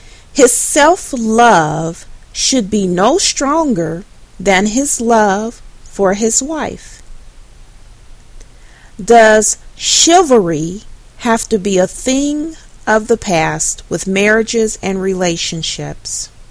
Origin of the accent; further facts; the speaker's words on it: Jackson, Mississippi, United States; I have family that live in Jackson, Mississippi, and that's where my hometown is and where I grew up as a child.